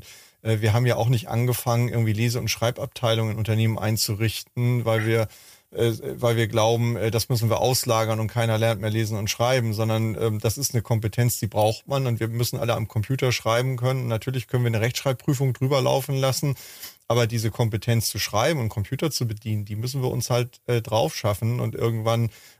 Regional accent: Hamburg, Germany; ich komme ja aus Hamburg

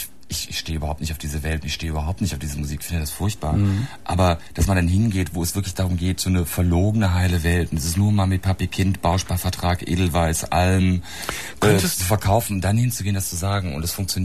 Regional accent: Oslo, Norway; first language Norwegian; German is a second language; Ja, ich snakke litt norsk, jeg skal hilse alle som forstår norsk, og jeg vokste opp i Oslo

